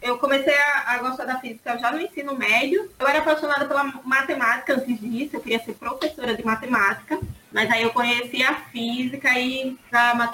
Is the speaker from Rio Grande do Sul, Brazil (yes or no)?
no; Maceió, Alagoas, Brazil; sou de Maceió, Alagoas, Nordeste, bem longinho de vocês. Sou doutorando em Física e sou mamãe da Alice.